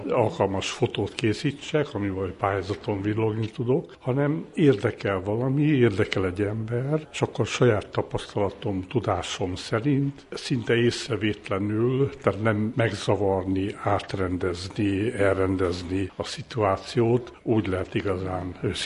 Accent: Hódmezővásárhely, Csongrád-Csanád, Hungary; Én Hódmezővásárhelyen, egy alföldi városban születtem, ahol a földművelő ember, úgymond a tipikus városlakó, óriási területű tanyavilág veszi körbe még ma is a várost

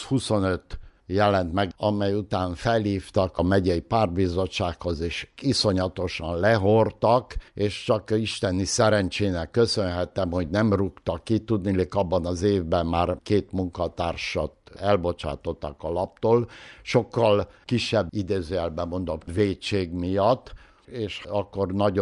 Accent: Arad, Arad County, Romania; Tőzsgyökeres aradi lévén

